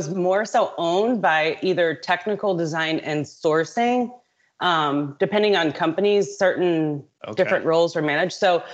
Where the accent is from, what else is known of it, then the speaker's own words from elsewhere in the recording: St. Louis, Missouri, United States; I went to May department stores in St. Louis, trying to get back home. That's my hometown, as a technical design manager.